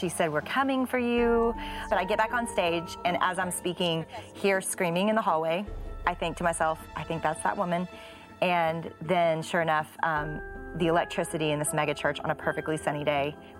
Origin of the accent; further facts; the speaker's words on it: Little Rock, Arkansas, United States; I was speaking at a church in Little Rock, Arkansas. That's my hometown.